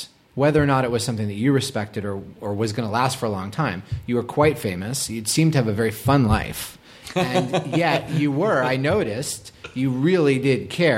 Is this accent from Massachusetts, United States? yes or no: yes; Boston, Massachusetts, United States